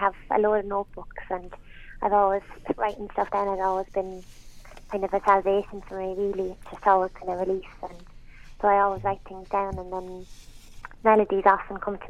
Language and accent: English; Newbridge, Kildare, Ireland; now in Cork, Ireland; Well, I'm from Kildare originally. I'm from Newbridge, County Kildare, and I'm living in Cork at the moment. I'm here the last 6 or 7 years now, and I absolutely love it here.